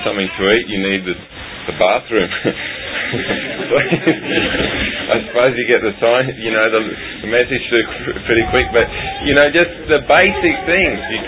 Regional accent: Australia; also born or lived in Colombia; When I go across to Colombia, I am looked upon as a foreigner, as an Australian. When I come back to Australia, which is supposedly my home country, I find that I don't fit in and that I'm no longer 100% Australian.

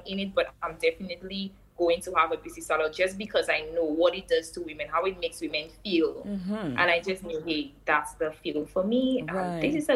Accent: Babono, St. Lucia; So I grew up in Babono. That's in a little bit of countryside, I would say, in St. Lucia.

